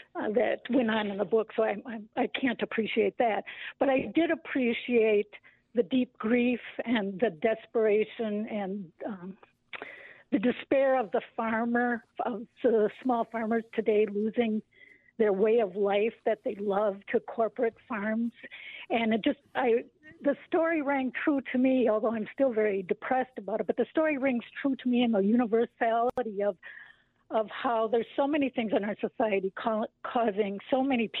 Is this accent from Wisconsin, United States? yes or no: yes; Eau Claire, Wisconsin, United States; First of all, I'm from Eau Claire